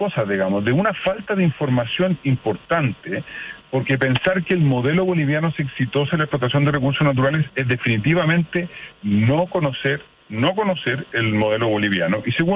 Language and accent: Spanish; Chile; me da un poco pena, le digo sincera, como chileno, digamos